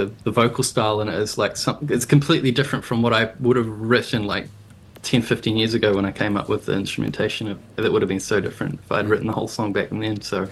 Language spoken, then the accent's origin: English; Tauranga, Bay of Plenty, New Zealand; I used to catch the train when I was a kid from Tauranga up to Auckland.